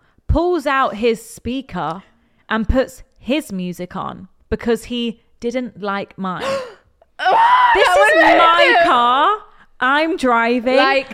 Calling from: Perth, Western Australia, Australia; I'm emailing from Perth.

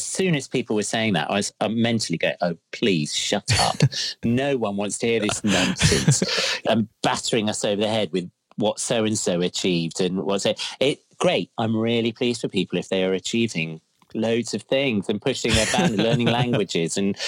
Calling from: Crouch End, London, United Kingdom; I'm currently in my son's room. In our flat in Crouch End, in rainy Crouch End.

